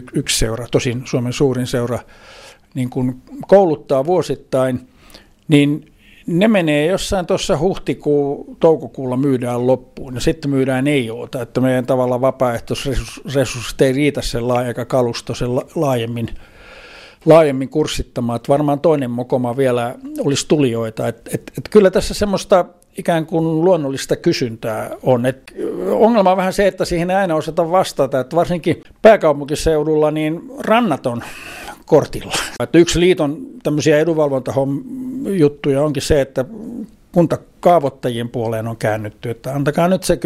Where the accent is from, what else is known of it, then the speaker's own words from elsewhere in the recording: Vaasa, Ostrobothnia, Finland; also born or lived in Helsinki; mä oon vaasalainen, että mä en ilmoita helsinkiläinen, vaikka siis 2/3 elämästä on jo tullut vietettyä Helsingissä ja lyhyempi jakso täällä Vaasassa, mutta ne juuret on jotenkin niin ankarasti maassa